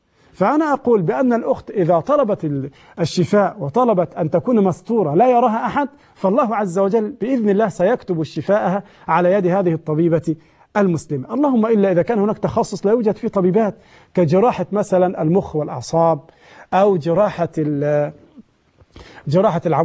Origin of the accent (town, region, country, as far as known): Egypt